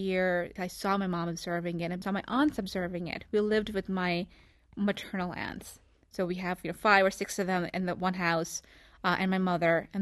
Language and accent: English; United States; However, you know, I grew up in America, you know, where feminism is at all time high, and you went to college here and so forth.